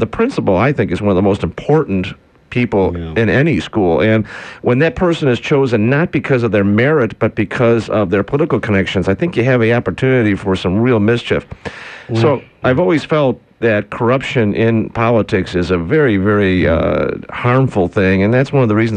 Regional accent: Chicago, Illinois, United States; now in Rancho Santa Fe, United States; But I'm from Chicago. I grew up in Chicago on the South Side, and I was very involved.

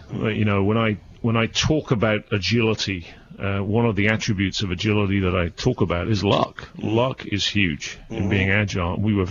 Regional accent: North West England, United Kingdom; accent: mid-Atlantic; now in United States; I'm English, of course, American now. As of about 5 years ago, we became citizens, my wife and two boys. I grew up in England, in the northwest, so I have a somewhat of a northern accent.

